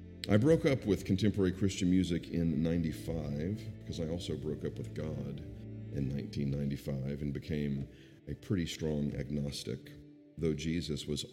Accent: Chattanooga, Tennessee, United States; I grew up in Chattanooga. Ever been to Chattanooga? It's a cool place. It's surrounded by water. You can stop and fish anywhere. And we lived in East Ridge and Red Bank, and I lived in Harrison. I was actually born in Birchwood, Tennessee.

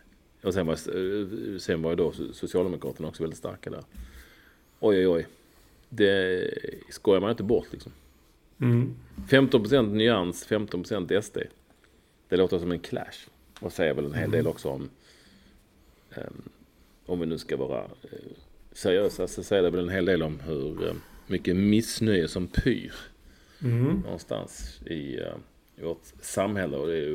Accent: Malmö, Skåne, Sweden; Lindängen i Malmö, där jag växte upp typ fram tills jag var 15-16 år.

